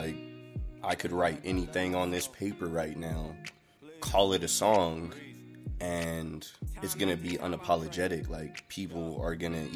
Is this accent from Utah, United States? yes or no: yes; Salt Lake City, Utah, United States; Growing up in Salt Lake, I've had a lot of different experiences.